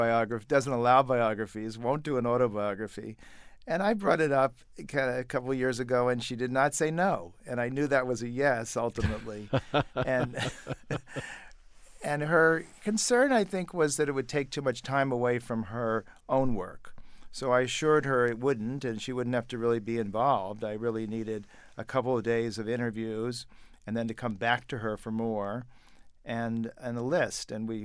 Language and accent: English; Miami, Florida, United States; I grew up in Miami. I went to Ransom School. It was Ransom in those days, Ransom Everglades now. And it was a very closed society.